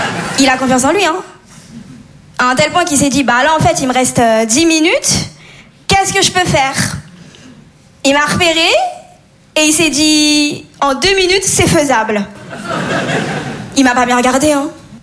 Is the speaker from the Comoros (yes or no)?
yes; Comoros; Je suis comorienne, mauresse malgache. C'est des îles dans l'océan Indien. Ce qui explique mon teint aussi.